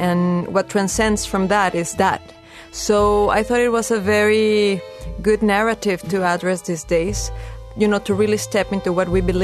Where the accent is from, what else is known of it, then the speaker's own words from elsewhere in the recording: Mexico City, Mexico; now in New York, United States; I'm a singer, and I'm from Mexico City, and I live in New York.